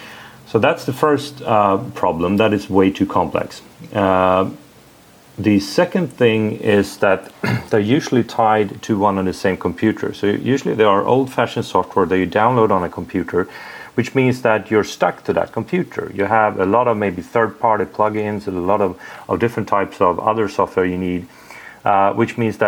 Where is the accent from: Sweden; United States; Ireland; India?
Sweden; English is a second language; I'm from Sweden, and maybe that's because you will hear that on my accent, maybe. So we're based in Stockholm.